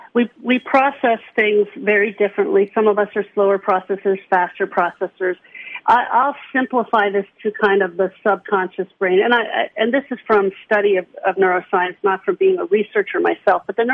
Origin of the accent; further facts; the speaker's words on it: East Coast, United States; I grew up on the East Coast, not far from you, Chris.